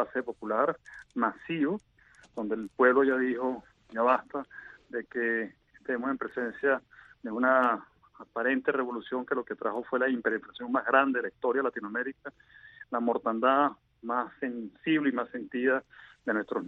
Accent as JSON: {"language": "Spanish", "country": "Venezuela", "said": "le voy a hablar como un venezolano más"}